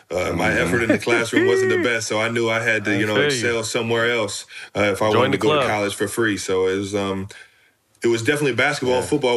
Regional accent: Cleveland Heights, Ohio, United States; I'm from Cleveland Heights, Ohio.

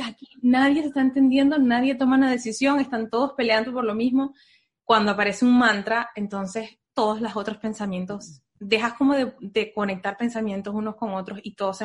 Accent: Venezuela; moved away as an adult; now in United States; Y de ahí nos vinimos de Venezuela, nos vinimos a Estados Unidos

